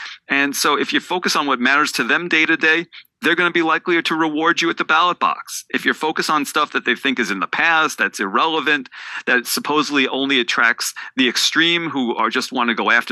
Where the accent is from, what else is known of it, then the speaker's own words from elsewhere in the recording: New York, United States; But I'm originally from Long Island, so I grew up with Jets and Giants.